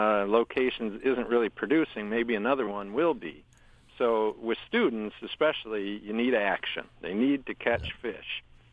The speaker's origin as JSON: {"language": "English", "region": "Michigan", "country": "United States", "tie": "born there", "said": "1963. I was born in Michigan."}